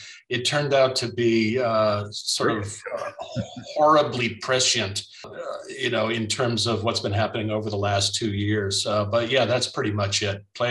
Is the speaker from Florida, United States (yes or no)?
yes; Florida, United States; born there; I was born in Florida, ran away to San Francisco for a while.